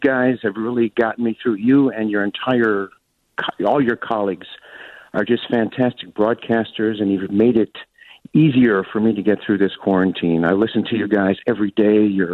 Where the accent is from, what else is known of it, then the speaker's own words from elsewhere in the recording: Skokie, Illinois, United States; now in Los Angeles, United States; even though I've lived in L.A. for many years, I grew up in Skokie. I went to Evanston High.